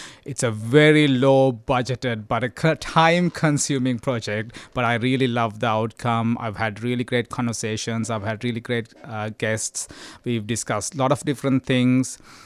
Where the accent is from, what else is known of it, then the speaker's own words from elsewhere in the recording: Sri Lanka; now in Australia; I'm an Australian, I'm a Sri Lankan, I'm an immigrant.